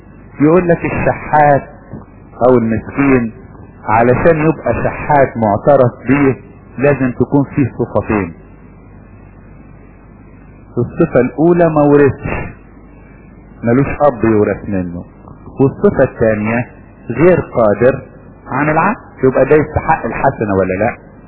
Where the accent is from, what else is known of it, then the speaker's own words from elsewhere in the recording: Upper Egypt, Egypt; وفي حاجة عندنا في الصعيد اسمها المزبلة